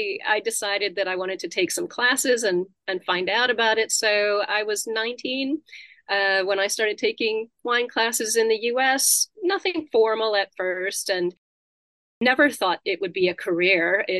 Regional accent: Ohio, United States; I grew up in the United States in Ohio, which is very central and kind of the middle of nothing.

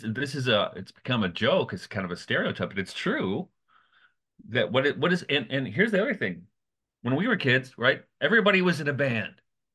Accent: Detroit, Michigan, United States; So when I was a kid, for instance, growing up in Detroit, you know, so it's March now, and it's, what's it, 45 degrees.

